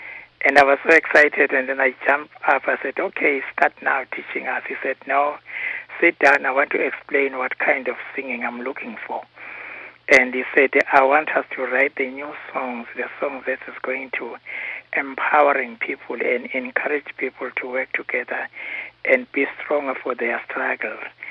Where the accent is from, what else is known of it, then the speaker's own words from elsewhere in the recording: Ladysmith, KwaZulu-Natal, South Africa; born there; because I was born in Ladysmith, so when I went to Durban in 1964, in 1965